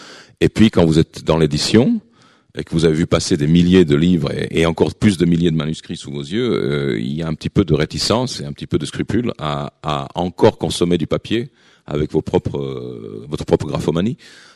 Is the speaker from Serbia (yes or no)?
yes; Sremska Mitrovica, Vojvodina, Serbia; ma ville natale a ceci de particulier. Aujourd'hui, c'est une toute petite ville sinistrée, d'où qu'on préfère fuir.